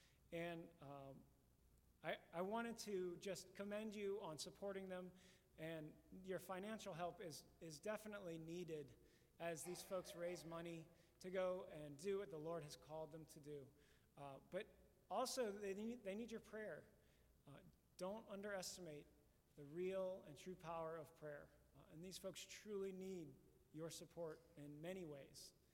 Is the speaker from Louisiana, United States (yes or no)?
yes; Mandeville, Louisiana, United States; now in Jackson, United States; I come from Mandeville, Louisiana, where we attended New Covenant Presbyterian Church